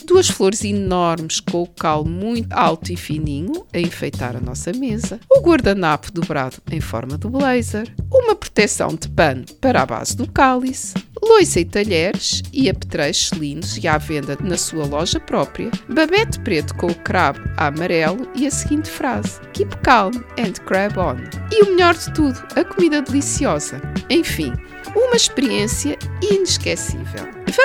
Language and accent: Portuguese; Porto, Portugal; a minha infância na Avenida do Brasil, na Foz do Douro, em frente ao mar